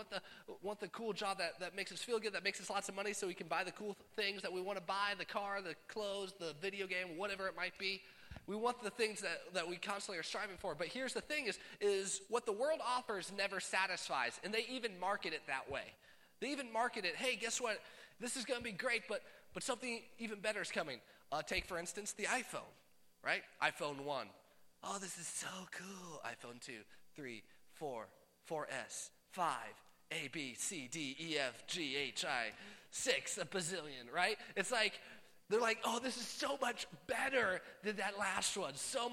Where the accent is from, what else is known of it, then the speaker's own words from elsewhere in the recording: Midwest, United States; now I'm from Midwest